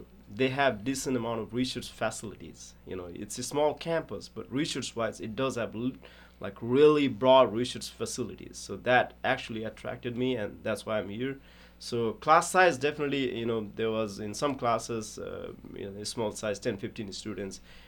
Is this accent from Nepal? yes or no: yes; Nepal; moved away as an adult; also born or lived in India; now in United States; So originally I'm from Nepal. I finished my high school there, and then I did my undergrad in India, and then I came here in USA in 2015 for my master.